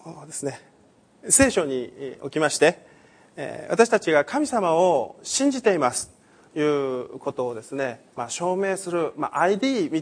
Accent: Chūgoku region, Japan; 私もずっとこの中国地区で育ってきた人間ですので

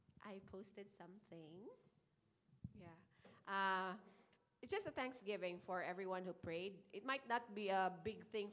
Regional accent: Philippines; I'm Filipino, so we have different values, we have different beliefs, and also a very different culture.

